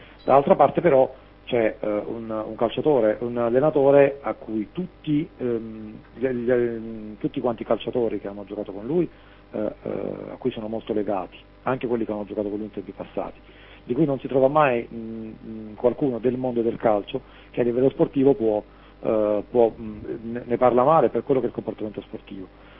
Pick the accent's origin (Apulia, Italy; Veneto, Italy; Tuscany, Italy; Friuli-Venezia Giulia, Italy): Apulia, Italy; Foggia; io tra l'altro sono di Foggia, per cui ho vissuto anche direttamente i suoi anni